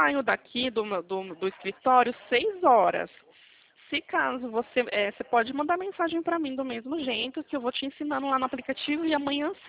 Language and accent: Portuguese; Atibaia, São Paulo, Brazil; also born or lived in Osasco; Então, sou daqui de Atibaia. É, mas eu nasci em Osasco.